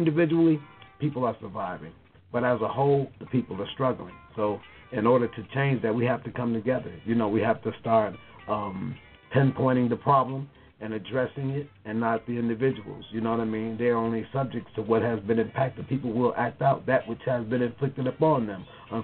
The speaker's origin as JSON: {"language": "English", "town": "Chicago", "region": "Illinois", "country": "United States", "said": "Man, I come from Chicago. The community, its street name is known as the Low End, otherwise Bronzeville. I'm particularly from 47th Street in that community."}